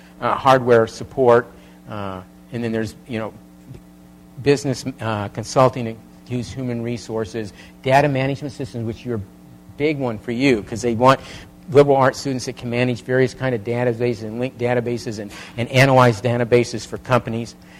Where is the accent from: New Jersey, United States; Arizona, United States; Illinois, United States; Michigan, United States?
Illinois, United States; Chicago; born there; Whoever thought I was born in Chicago, I never wanted to go back to Chicago.